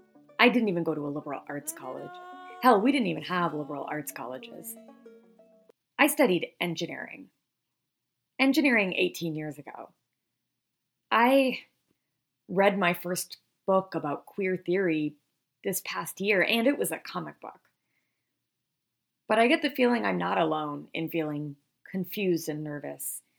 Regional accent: Canada; I grew up in Canada where we commonly use partner.

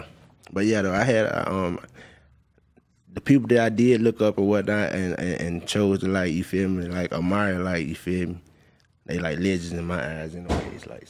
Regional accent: Pensacola, Florida, United States; Pensacola, Florida.

